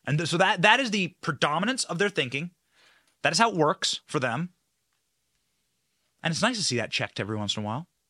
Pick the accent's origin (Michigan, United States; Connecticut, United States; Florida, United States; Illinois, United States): Florida, United States; Tampa; who is acting as an agent of chaos and horror and Marxism in my hometown of Tampa